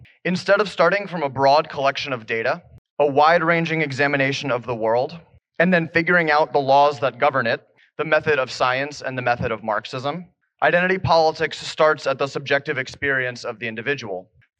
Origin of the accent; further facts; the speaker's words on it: Philadelphia, Pennsylvania, United States; I'm from Philadelphia. I had never heard of the Philadelphia Plan